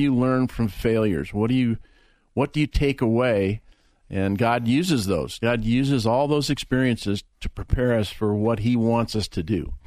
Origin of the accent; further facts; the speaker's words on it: Colorado Springs, Colorado, United States; I was born in Colorado Springs. And never drifted far from home.